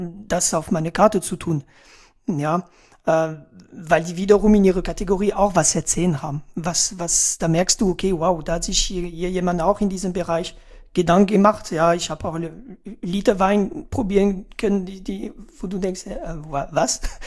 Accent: France; German is a second language; die mir als Franzose nicht bewusst war

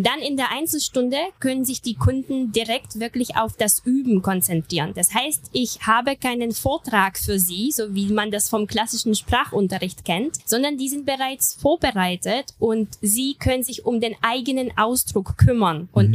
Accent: Pilsen, Plzeň Region, Czechia; Aus Pilsen.

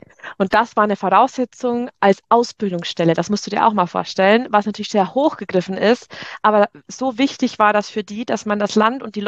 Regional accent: Bavaria, Germany; accent: Bavarian; moved away as an adult; Ich war aus Bayern, das heißt, ich habe mein Leben lang Bayerisch gesprochen, aus dem tiefsten Niederbayern. Bin dann nach Münster und habe mit 19 Jahren das erste Mal so wirklich Hochdeutsch gesprochen

